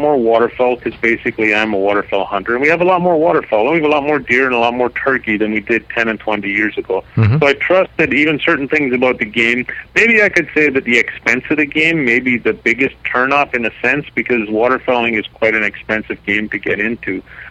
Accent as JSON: {"language": "English", "country": "Ireland", "moved": "yes", "said": "Because we have four children and we emigrated from Ireland many years ago, and we don't have a lot of extended family."}